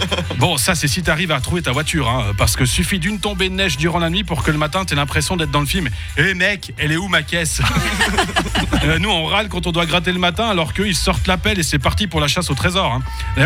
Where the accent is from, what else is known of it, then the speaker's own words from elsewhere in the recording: Switzerland; moi je rigolais parce que je suis suisse